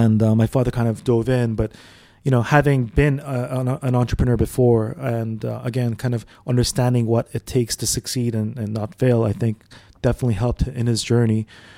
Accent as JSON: {"language": "English", "region": "Dubai", "country": "United Arab Emirates", "tie": "born or raised there", "said": "And so we grew up in El Guerra Center, but then people started to slowly move towards Marina"}